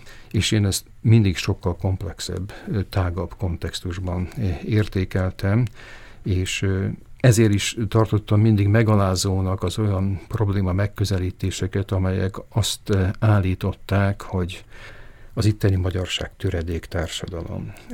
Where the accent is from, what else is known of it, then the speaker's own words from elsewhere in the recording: Bratislava, Bratislava Region, Slovakia; az, hogy Pozsonyban nőttem fel, egy állandóan több nemzetiségű közegben